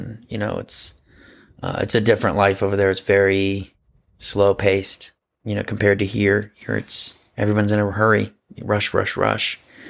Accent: United States; Well, I'm from the States. I'm from America, man, where we have paved roads.

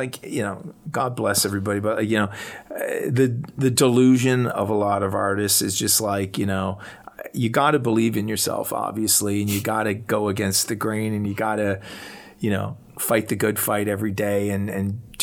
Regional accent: Ajax, Ontario, Canada; because I grew up in Ajax Whitby area.

